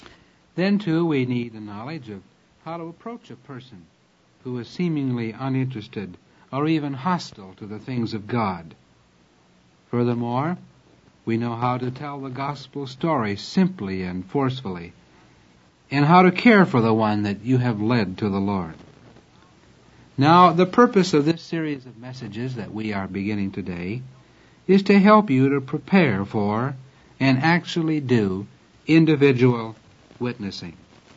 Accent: United States; born there; At first, I thought, well, I'm a Christian. I was born in America.

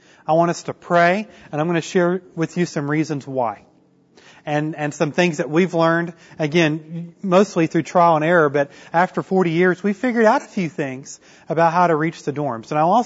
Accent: Tulsa, Oklahoma, United States; I'm from the Tulsa area, so I didn't get any kind of exemption.

